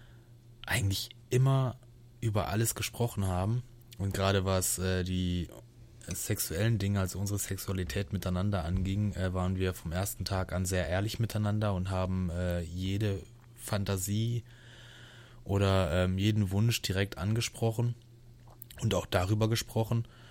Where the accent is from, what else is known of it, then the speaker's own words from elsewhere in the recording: Baden-Württemberg, Germany; ich bin im Schwarzwald groß geworden.